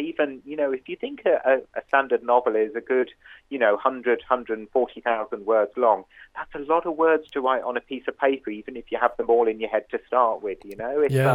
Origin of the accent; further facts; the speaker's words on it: Brighton, South East England, United Kingdom; moved away as an adult; now in Dublin, Ireland; No, I grew up, I was born down in Brighton in the UK, just near London in the UK, and then I came to Dublin for the weekend 15 years ago